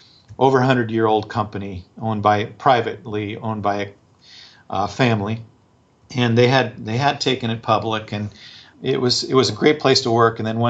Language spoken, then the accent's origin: English; Oregon, United States; I've always been an outdoors person, growing up in Oregon, hunting and fishing and backpacking, camping, etc.